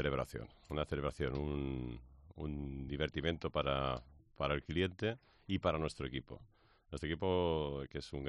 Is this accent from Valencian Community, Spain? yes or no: yes; Alicante, Valencian Community, Spain; Nosotros también tocamos el mundo del arroz como buenos alicantinos